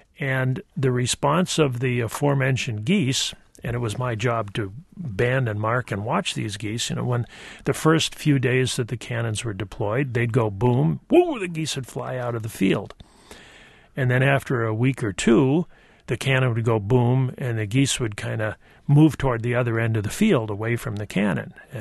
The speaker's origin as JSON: {"language": "English", "region": "New Hampshire", "country": "United States", "said": "I'm actually from New Hampshire, just north of Massachusetts, and a lot of us New Hampshire folks felt about Massachusetts kind of the way a lot of Wisconsin folks feel about Chicago and Illinois."}